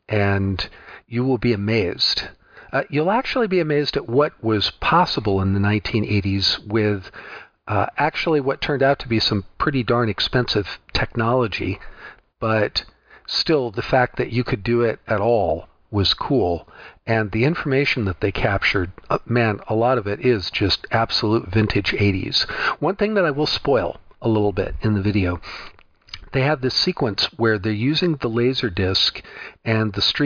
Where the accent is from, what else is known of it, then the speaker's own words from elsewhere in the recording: United States; I got to admit, being an American, you know, trying to think of the 900th anniversary of anything is just like, that didn't exist for us.